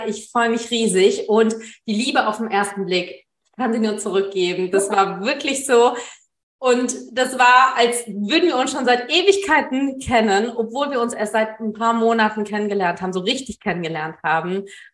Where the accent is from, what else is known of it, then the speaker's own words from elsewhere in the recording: Germany; born there; Also ich bin in Deutschland geboren. Meine Eltern sind aus Nord-Sri Lanka geflohen.